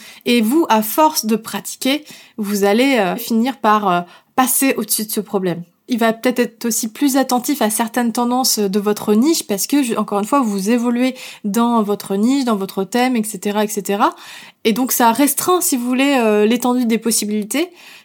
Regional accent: Île d'Oléron, Nouvelle-Aquitaine, France; je viens de l'île d'Oléron. Autant vous dire que la mode c'était pas quelque chose

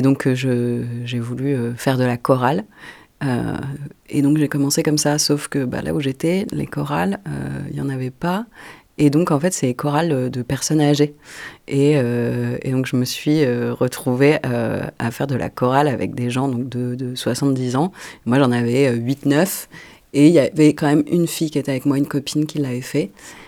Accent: Nouvelle-Aquitaine, France; j'habite dans la région, je suis originaire de Charente, j'ai fait mes études et à Bordeaux et à Marseille, et maintenant j'habite à côté de Bordeaux.

